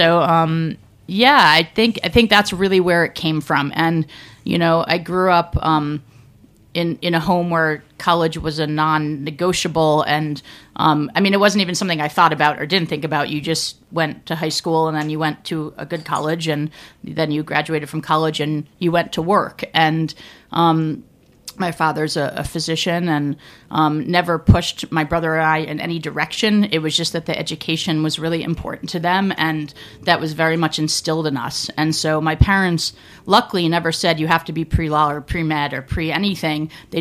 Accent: North Haven, Connecticut, United States; I'm a Connecticut girl. I grew up in North Haven, Connecticut, in Cheshire, right outside of New Haven, and grew up in a family that was really, really into food.

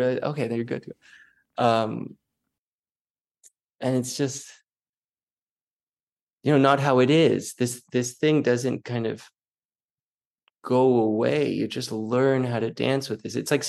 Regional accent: Texas, United States; born there; I was born in Texas.

